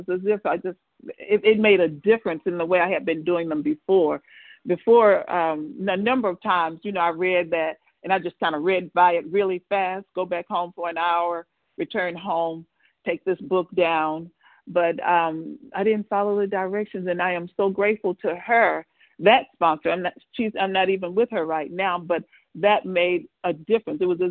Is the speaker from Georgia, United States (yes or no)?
yes; Atlanta, Georgia, United States; I'm from Metro Atlanta, Georgia.